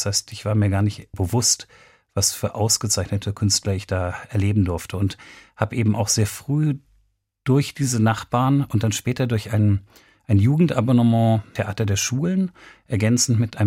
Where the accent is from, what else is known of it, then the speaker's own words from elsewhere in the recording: Berlin, Germany; Als Westberliner war man nicht so viel reisend unterwegs. Das heißt, man war in seiner Stadt, ich liebe meine Heimatstadt ungeheuer.